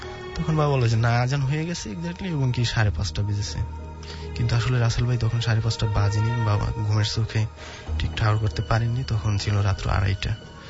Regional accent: Muladi, Barisal Division, Bangladesh; আমাদের বাড়িটা জাস্ট এমন একটা প্লেস যে বরিশালের মুলাদিতে এবং টুমচর গ্রামে, আমাদের গ্রামের নাম টুমচর এবং বাড়িটার শরীয়তপুরের পার্শ্ববর্তী জায়গায় এবং সীমান্তবর্তী জায়গায়।

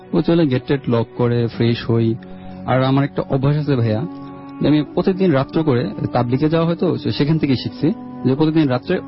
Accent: Dhaka, Dhaka Division, Bangladesh; আমি এসেছি পুরান ঢাকার মিলবারেক আলমগঞ্জ থেকে।

